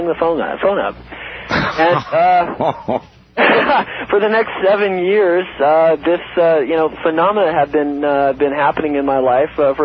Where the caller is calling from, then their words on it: Salt Lake City, Utah, United States; Hi, Art. Salt Lake City.